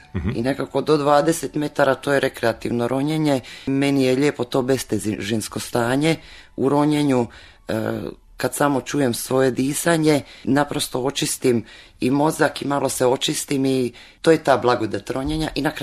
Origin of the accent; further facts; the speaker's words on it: Croatia; Kod nas u Hrvatskoj to još nije dobro zaživjelo.